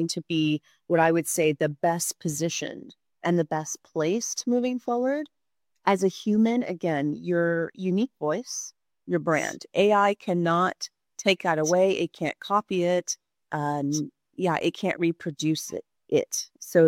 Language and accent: English; United States; growing up, I mean, I grew up in the States and there's a lot of great business leaders there